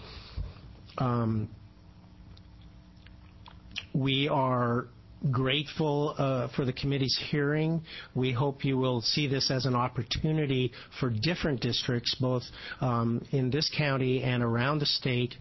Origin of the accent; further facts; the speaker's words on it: Medford, Oregon, United States; Thank you again for holding your hearing in Medford. It's my hometown, by the way.